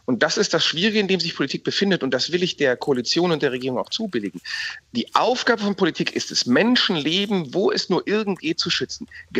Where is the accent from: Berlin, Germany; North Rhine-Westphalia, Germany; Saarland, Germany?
North Rhine-Westphalia, Germany; Krefeld; was ich in meiner Heimatstadt Krefeld erlebe